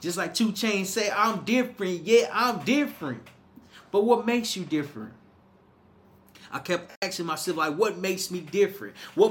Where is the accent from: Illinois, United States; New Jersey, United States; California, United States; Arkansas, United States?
Arkansas, United States; Little Rock; And so I left my hometown, which was Little Rock, Arkansas. When I left Little Rock, Arkansas, I learned more about myself.